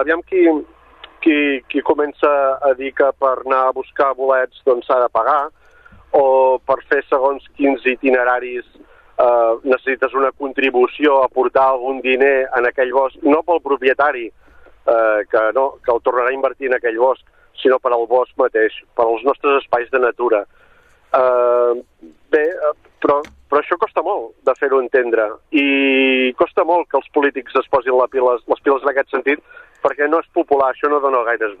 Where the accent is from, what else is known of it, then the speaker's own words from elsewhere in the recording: Sant Llorenç Savall, Catalonia, Spain; Penseu, per exemple, en el meu poble, Sant Llorenç Savall